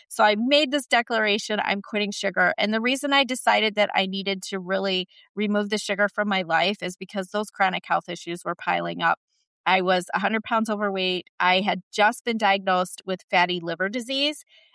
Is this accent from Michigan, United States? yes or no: yes; Michigan, United States; Got to leave my home state of Michigan. I don't live by mountains.